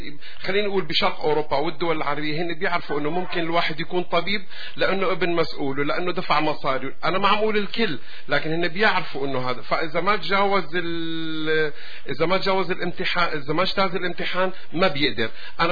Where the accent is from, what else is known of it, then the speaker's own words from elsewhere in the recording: Syria; now in Canada; انا بجي من سوريا، انا بشوف حالي بسوق ممتاز